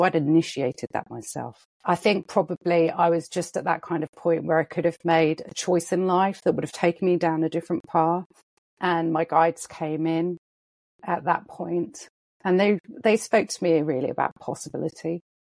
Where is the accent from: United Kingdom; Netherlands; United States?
United Kingdom; England; I get 50 pence for singing at a wedding. And so this was big money